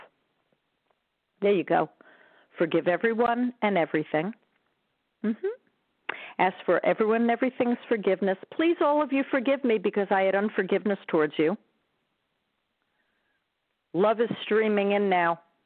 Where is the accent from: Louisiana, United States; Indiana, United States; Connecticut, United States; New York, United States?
New York, United States; Smithtown; And I'm from Long Island, so I'm from Smithtown.